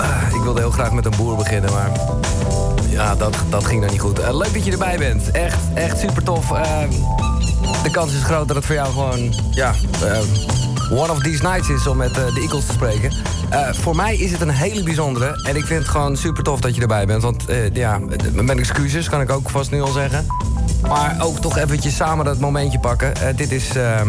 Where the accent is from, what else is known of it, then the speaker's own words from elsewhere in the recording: Haarlem, North Holland, Netherlands; now in Hilversum, Netherlands; ik kom uit Haarlem. Ik ben 40 en ik ben nu in Hilversum.